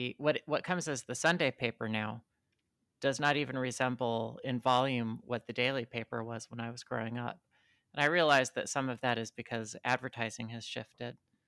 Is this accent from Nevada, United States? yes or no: yes; Reno, Nevada, United States; I'm originally from Reno.